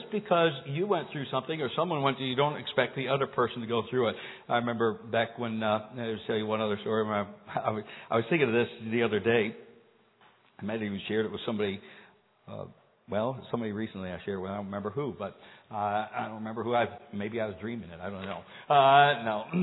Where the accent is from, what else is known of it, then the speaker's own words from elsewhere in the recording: Rochelle, Illinois, United States; She lived actually halfway between here and where we grew up in Rochelle